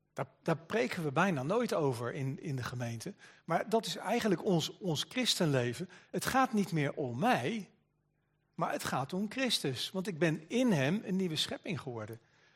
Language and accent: Dutch; The Hague, South Holland, Netherlands; mijn accent is niet direct Amsterdams, ook niet Veluws waar we tegenwoordig wonen, Sarah, Pedro en ik. Maar ik ben geboren en getogen in Den Haag.